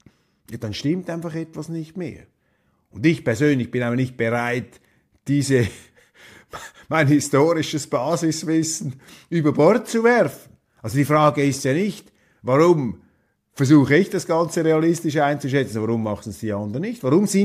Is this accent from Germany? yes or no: no; Switzerland; Also ich finde das als Schweizer einen ungeheuerlichen Satz